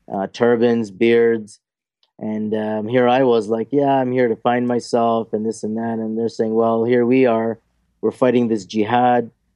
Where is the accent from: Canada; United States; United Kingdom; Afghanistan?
Canada; Here I was from Canada.